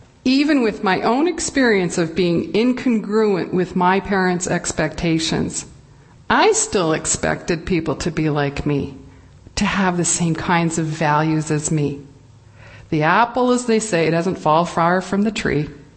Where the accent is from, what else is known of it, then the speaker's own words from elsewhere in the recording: Canada; Being righteously Canadian and married to an Asian for 17 years, I was indignant, but I had to go.